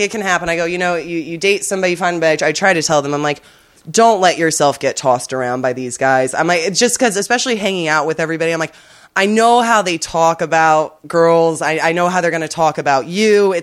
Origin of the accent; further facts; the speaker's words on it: Hermosa Beach, California, United States; I shouldn't say L.A. I'm from Hermosa Beach. So it's like, that's definitely it's a way more towny place.